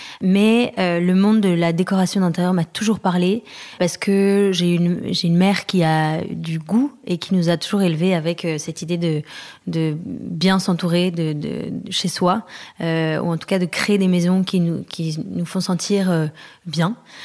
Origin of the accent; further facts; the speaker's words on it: France; on est arrivé à Paris avec Alfred en 2020, on est rentré à Paris puisqu'on est français, mais on a habité longtemps à l'étranger.